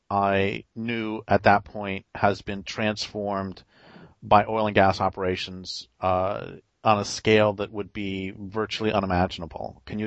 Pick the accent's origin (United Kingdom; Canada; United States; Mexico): United States; Colorado; So I mentioned in an email to you that I grew up in Colorado and spent a lot of time as a child and teen and in my early 20s in the wild.